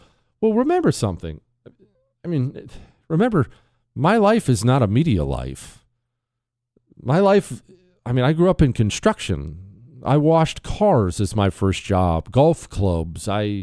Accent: Ohio, United States; because I grew up in Ohio, right? So we lived right on the Ohio River. It's just there's a ton of Polish background there.

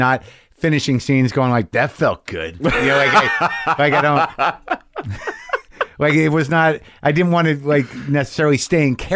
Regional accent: United States; how, you know, entitled and naive I am as an American, really. I can't speak for all Americans.

